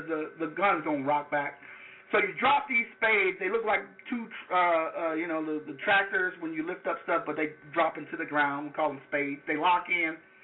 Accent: Louisiana, United States; Let me tell you, I've never been so hot in my life, and I'm from Louisiana.

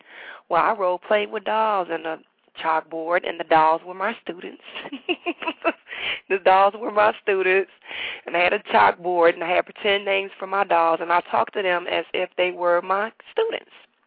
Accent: Gary, Indiana, United States; now in Detroit, United States; I am from Gary, Indiana, and I attended Central State University in Wilberforce, Ohio. And I guess my fate was to end up in Detroit

